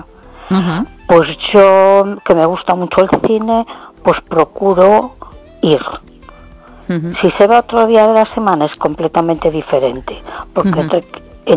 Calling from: A Coruña, Galicia, Spain; de Coruña.

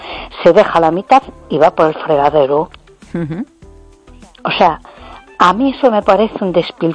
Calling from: A Coruña, Galicia, Spain; de Coruña.

